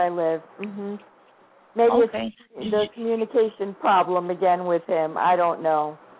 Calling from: New Jersey, United States

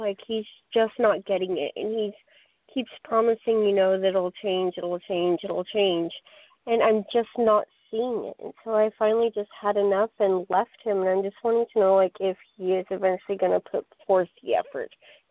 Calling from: Lincoln City, Oregon, United States

